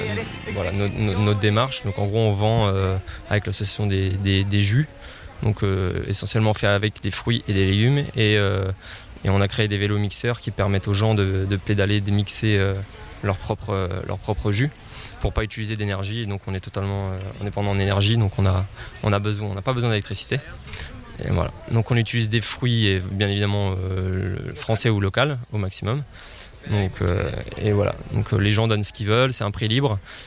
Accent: Saint-Hilaire-du-Harcouët, Normandy, France; Nous, on est originaire vraiment de Saint-Hilaire-du-Harcouët

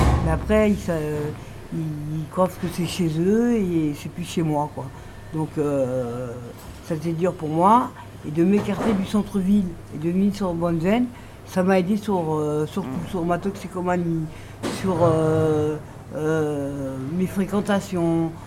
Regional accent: Paris, Île-de-France, France; now in Marseille, France; Et ça fait quand même 3 ans que je suis là, voilà. Mais je viens de Paris, je ne suis pas marseillaise

